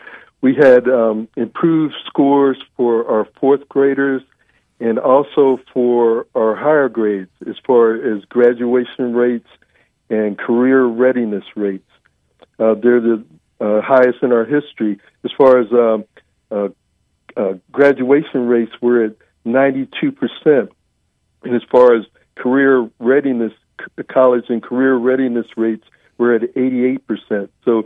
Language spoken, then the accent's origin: English; Philadelphia, Pennsylvania, United States; And of course, he's from my hometown. He's from Philadelphia too. And the next time I talk to him, I'm telling him that. So we're both Philly guys.